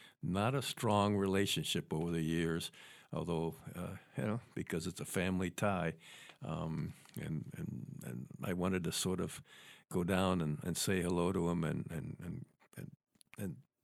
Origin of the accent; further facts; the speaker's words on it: Saranac Lake, New York, United States; I grew up in Saranac Lake, the Lake Placid area, the Adirondacks. We were colder than Buffalo.